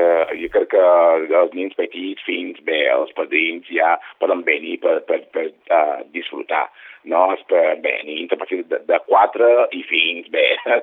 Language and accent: Catalan; Nigeria; now in Mallorca, Spain; Som de Nigèria, però ja fa anys que visc aquí, ja 18 anys estic aquí a Mallorca, sempre dic que som afro-mallorquí.